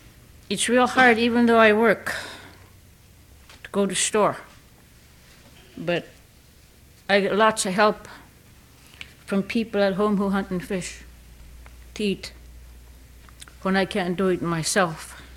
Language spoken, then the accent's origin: English; Elim, Alaska, United States; I'm from Elam.